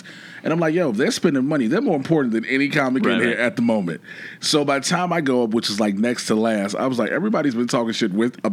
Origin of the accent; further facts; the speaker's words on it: Chicago, Illinois, United States; Born and raised in Chicago, south side of Chicago, product of the like my t-shirts used to say when I wrestled, ghetto born, ghetto bred, product of the streets, born in Inglewood area of Chicago, one of the roughest neighborhoods.